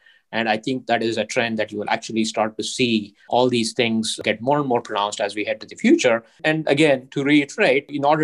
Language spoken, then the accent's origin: English; India; I'm originally from India, so I have an Indian heritage.